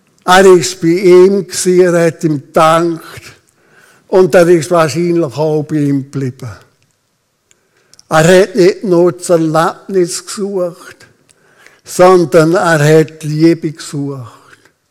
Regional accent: Switzerland; sind wir Schweizer wirklich besser als die Afghanen, die so ein trauriges Leben haben im Land.

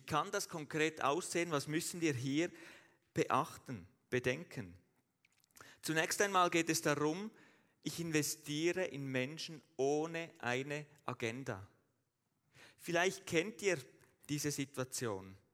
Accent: Switzerland; Wenn ich das Wort investieren höre, als Schweizer sowieso, dann geht es doch um Geld.

